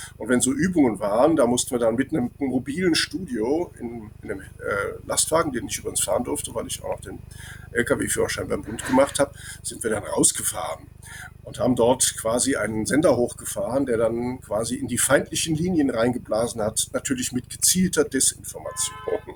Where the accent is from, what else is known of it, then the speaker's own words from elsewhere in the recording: Andernach, Rhineland-Palatinate, Germany; ich komme aus Andernach, da gibt es den Kranenberg.